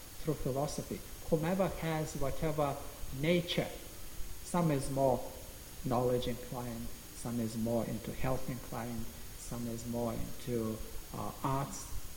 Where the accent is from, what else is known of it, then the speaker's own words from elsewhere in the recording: Lithuania; English is a second language; Even in Lithuania, I'm from Lithuania, it's 3 million population country.